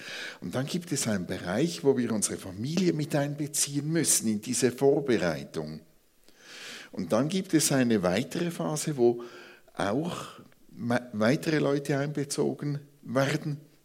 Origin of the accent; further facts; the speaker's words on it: Switzerland; vor allem wir als Schweizer, die so gerne alles ganz genau gewusst hätten.